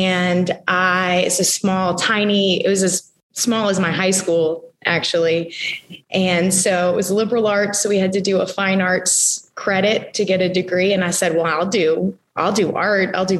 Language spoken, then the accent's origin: English; Mandeville, Louisiana, United States; Sure. I grew up in Mandeville, Louisiana.